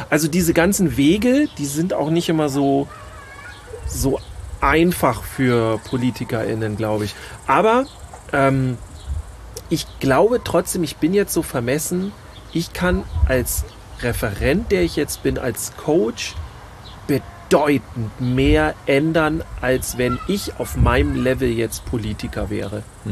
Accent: Schleswig-Holstein, Germany; wir kommen hier aus Schleswig-Holstein und hier im Garten fliegen ganz viele Hummeln rum

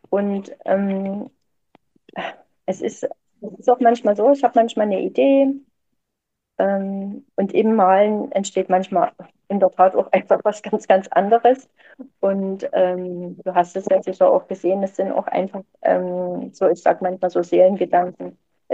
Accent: East Germany, Germany; Ich bin ja nur quasi in der DDR groß geworden als meine Pionierzeit.

